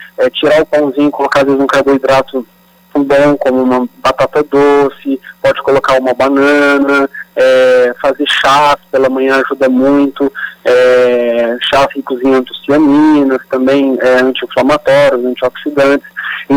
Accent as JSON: {"language": "Portuguese", "town": "Barreiros", "region": "São Paulo", "country": "Brazil", "said": "eu sou de Barreiros, interior de São Paulo, e assim que formado, busquei algumas especializações aí na cidade de São Paulo."}